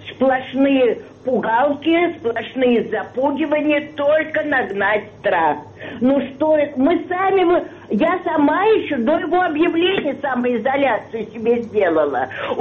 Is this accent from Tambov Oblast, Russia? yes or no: no; Moscow, Russia; born there; я родилась в Москве, в Плотниковом переулке, на Арбате.